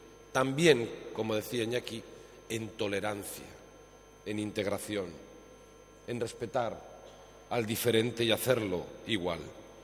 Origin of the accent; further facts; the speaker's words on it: Basque Country, Spain; Y es que así somos los vascos.